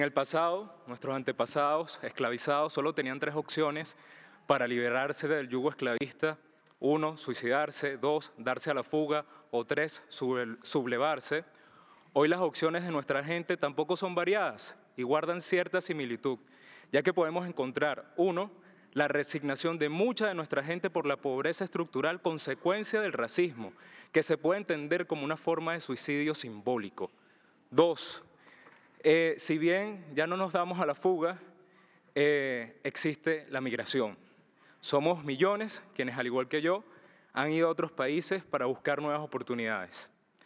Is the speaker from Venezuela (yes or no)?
yes; Venezuela; now in Chile; Vengo de Venezuela y también soy migrante en Chile. Soy nieto de Mercedes y Carmen, dos mujeres negras de las que me siento heredero.